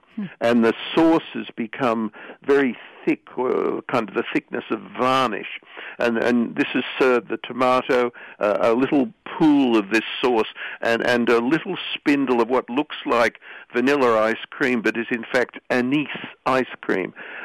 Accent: Australia; No, I have actually eaten kangaroo stew.

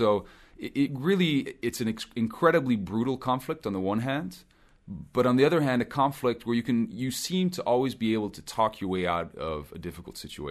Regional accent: Switzerland; I had spent time in Tanzania, and I grew up in part in Switzerland, so I spoke both French and Swahili.

